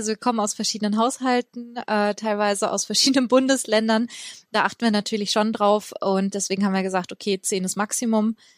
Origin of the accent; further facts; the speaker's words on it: Bavaria, Germany; Ich komme ja aus Bayern, auch wenn man es mir meistens nicht anhört.